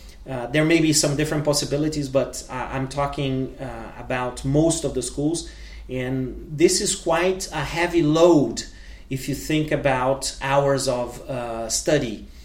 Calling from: Porto Alegre, Rio Grande do Sul, Brazil

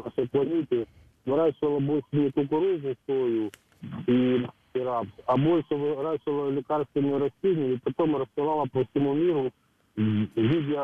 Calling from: Sumy, Sumy Oblast, Ukraine; город Сумин.

